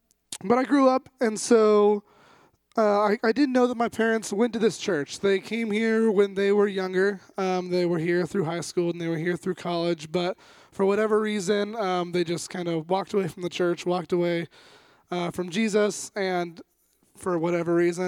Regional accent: Modesto, California, United States; I'm 20 years old. I was born and raised here in Modesto, California, all that fun stuff.

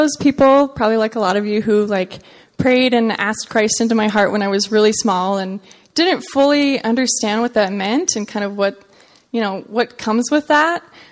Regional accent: Manteca, California, United States; I'm from Manteca, so East Union.

